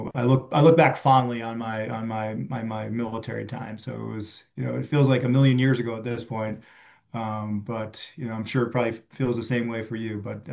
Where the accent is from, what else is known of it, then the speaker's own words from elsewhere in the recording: New Jersey, United States; as I got older, growing up in New Jersey, I would go to Army Navy or Army football games.